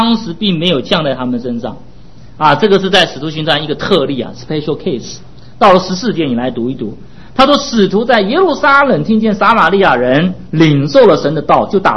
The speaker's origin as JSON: {"language": "Chinese", "country": "China", "said": "我们中国人最喜欢吃这个牛尾汤啊，这个牛尾汤好吃啊"}